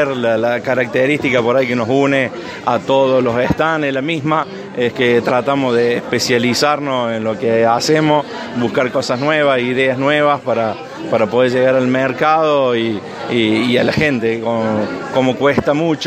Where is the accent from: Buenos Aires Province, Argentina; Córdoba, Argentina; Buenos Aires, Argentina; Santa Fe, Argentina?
Córdoba, Argentina; Villa María; nosotros somos de Villa María.